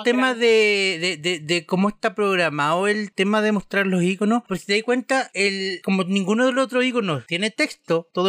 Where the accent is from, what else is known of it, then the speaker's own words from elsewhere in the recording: Chile; porque hola, somos de Chile, acá estamos todos chilenos